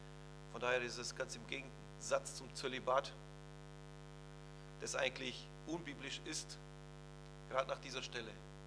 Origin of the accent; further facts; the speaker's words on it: Romania; ich komme aus Rumänien und da war es ähnlich